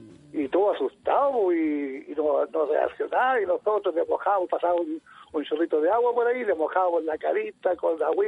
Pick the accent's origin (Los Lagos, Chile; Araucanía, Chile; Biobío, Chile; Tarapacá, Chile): Araucanía, Chile; Capitán Pastene; Nosotros, yo cuando niño me crié en el campo, cerca de Capitán Pastene, soy pastelino yo.